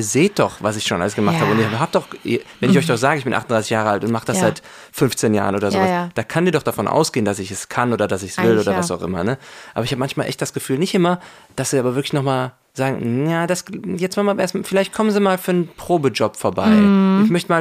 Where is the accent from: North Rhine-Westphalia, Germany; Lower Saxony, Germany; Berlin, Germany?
North Rhine-Westphalia, Germany; Cologne; ich bin ja Kölsche Jung